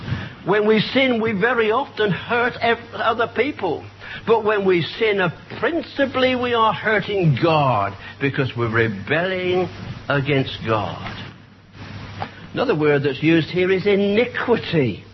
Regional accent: United Kingdom; I'm going to show that I'm British.

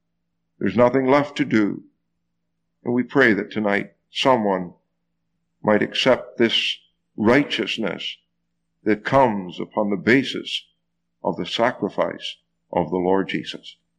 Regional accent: Fredericton, New Brunswick, Canada; coming to some gospel meetings in St. John in Fredericton, New Brunswick, my hometown.

